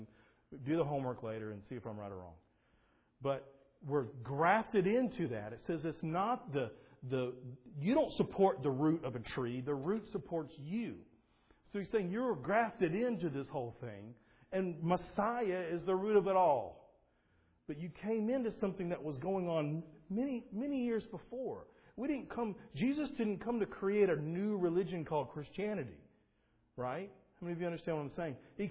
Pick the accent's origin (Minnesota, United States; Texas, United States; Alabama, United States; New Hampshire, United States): Alabama, United States; Selma; I grew up in Selma.